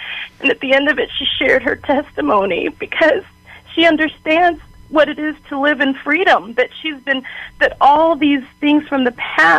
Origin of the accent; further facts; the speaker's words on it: Texas, United States; And we're from the Texas area